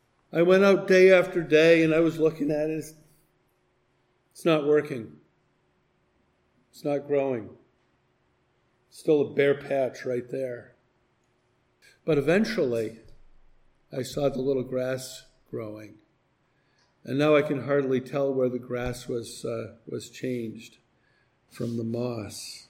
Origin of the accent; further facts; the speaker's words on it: New England, United States; Everybody all around me was crying, and I'm from New England. I was just sitting there.